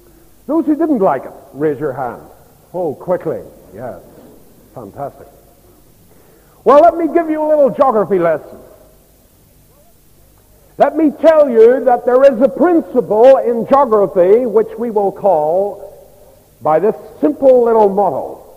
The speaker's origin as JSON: {"language": "English", "region": "Northern Ireland", "country": "United Kingdom", "tie": "born there", "said": "I was born in County Down, and I think it's a nice county."}